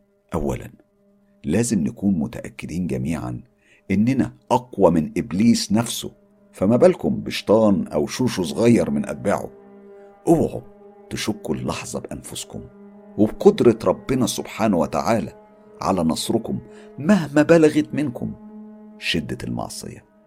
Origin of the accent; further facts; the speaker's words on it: Syrian coast, Syria; also born or lived in Aleppo; أنا من سوريا، وتحديدا من ريف الساحل السوري. بحكم وظيفة والدي احنا انتقلنا للعيش في محافظة حلب، وهي محافظة شمالية. عشت فيها من وانا عندي 12 سنة لحد ما اتجوزت في سن 31 سنة.